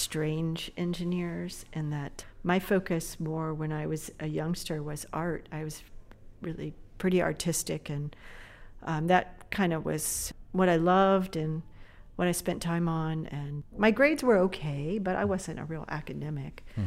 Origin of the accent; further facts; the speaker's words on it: North Palm Beach, Florida, United States; It was about a 30-minute drive north from where I grew up in North Palm Beach.